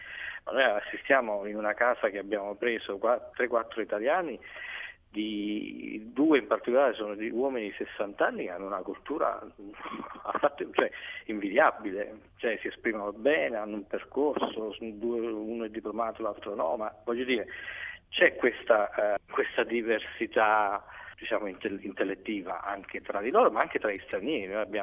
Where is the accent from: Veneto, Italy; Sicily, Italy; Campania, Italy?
Campania, Italy; Naples; io sono di Napoli, a Napoli c'è la storia di l'abitudine di lasciare il caffè pagato